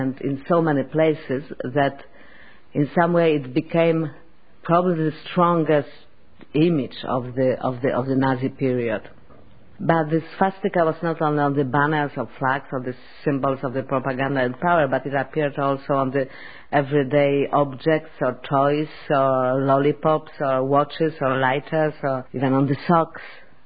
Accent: Poland; now in France; I'm a filmmaker from Poland. I live between France and Los Angeles now, making the movies in different countries.

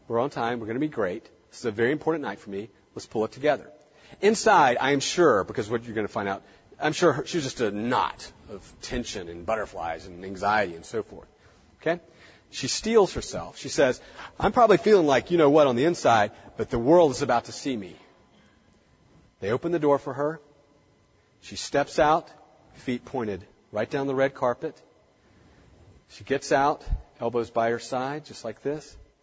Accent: the South, United States; I'm from the South, so everything's bless his heart.

